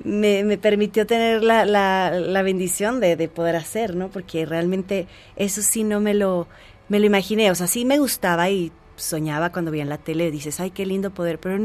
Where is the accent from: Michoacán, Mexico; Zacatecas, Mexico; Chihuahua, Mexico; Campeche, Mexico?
Chihuahua, Mexico; now in Mexico City, Mexico; cuando estaba yo estudiando la prepa, estábamos en mi tierra, ¿no? En Chihuahua